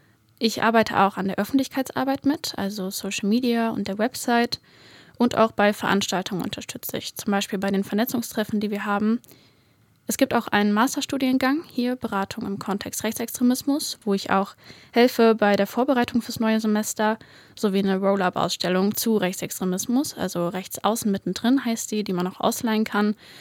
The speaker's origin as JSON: {"language": "German", "region": "Hesse", "country": "Germany", "said": "Ja, ich komme aus Nordhessen"}